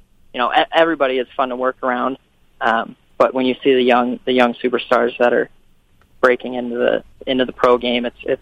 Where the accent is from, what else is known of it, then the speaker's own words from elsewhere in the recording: Utah, United States; growing up in Utah, like, I'm always used to shoveling snow and digging my car out of the snow